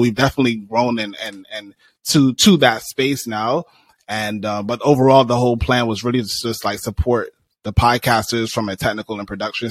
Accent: Brooklyn, New York, United States; born there; So I was actually born in Brooklyn. My family is from, I was born in Brooklyn.

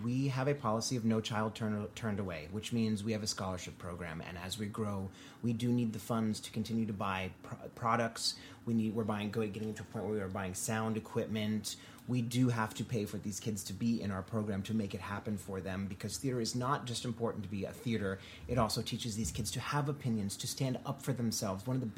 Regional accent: Florida, United States; I grew up in Florida. I want a pool.

